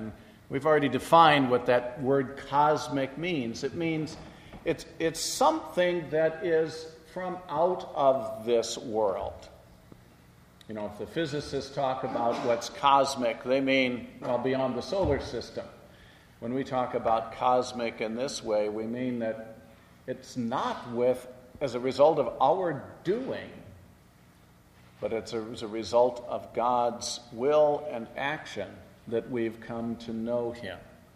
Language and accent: English; West Coast, United States; born there; I was born on the West Coast.